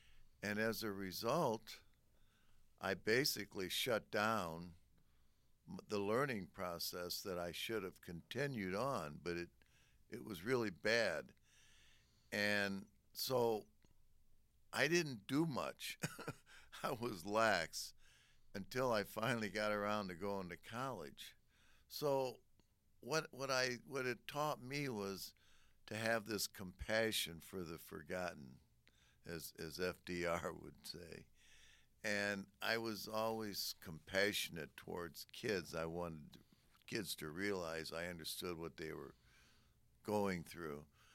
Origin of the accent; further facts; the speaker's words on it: South Bend, Indiana, United States; I'm from South Bend, Indiana